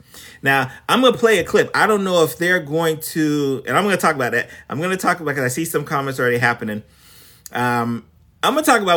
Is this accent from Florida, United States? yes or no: yes; Florida, United States; And I'm from South Florida, so I'm not necessarily familiar with the Baltimore area.